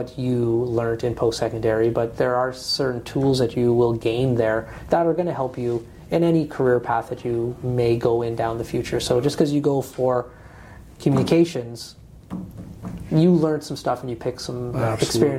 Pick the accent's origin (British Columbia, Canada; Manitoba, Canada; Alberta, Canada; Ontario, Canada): Alberta, Canada; Fort McMurray; I grew up here in Fort McMurray, and I worked in oil and gas until I started my own company.